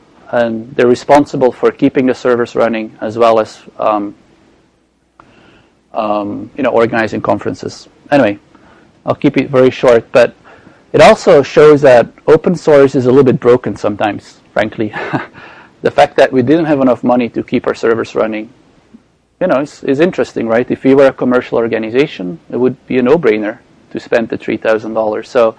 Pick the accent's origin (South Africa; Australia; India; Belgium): Belgium; moved away as an adult; now in Boston, United States; So I started the company in Boston, which is why I moved from Belgium to here.